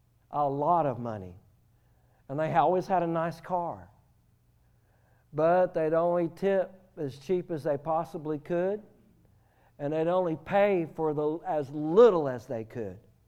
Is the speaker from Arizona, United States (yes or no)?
no; Maryville, Tennessee, United States; Pastor Matthew and I grew up in Knoxville, Tennessee, Maryville, Tennessee.